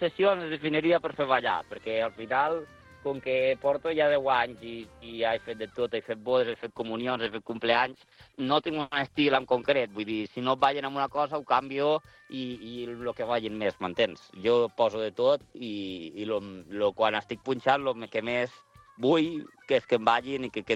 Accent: Tremp, Catalonia, Spain; jo m'he criat per les terres de Lleida, bueno, jo soc de Tremp, soc del Pallars Jussà, però, bueno, sí, soc de la província de Lleida

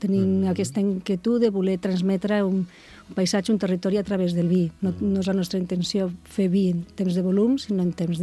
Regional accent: Navarre, Spain; born there; moved away as an adult; jo sóc originària de Navarra, vaig néixer a Navarra, però vaig vindre al Penedès a estudiar. I ja em vaig quedar atrapada aquí.

